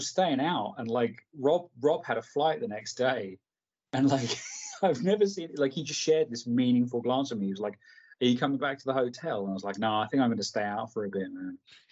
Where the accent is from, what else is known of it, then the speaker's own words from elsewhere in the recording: London, United Kingdom; I grew up in London, man.